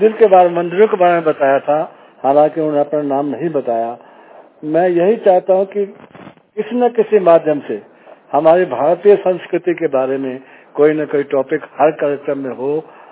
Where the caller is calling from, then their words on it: Delhi, India; मैं दिल्ली से … पूर्ण दृष्टि बातचीत बोल रहा हूँ।